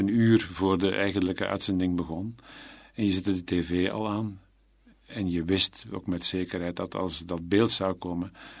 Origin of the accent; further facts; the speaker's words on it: Pellenberg, Flemish Brabant, Belgium; also born or lived in Lovenjoel; Ik ben van Pellenberg en Lovenjoel afkomstig